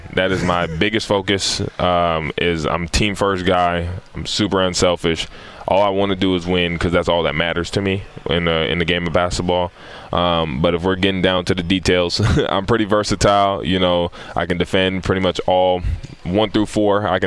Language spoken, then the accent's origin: English; Fresno, California, United States; now in Memphis, United States; Memphis reminds me a lot of my hometown. You know, my hometown, Fresno, California. Pretty small-ish area, small but big, I guess is what you can say.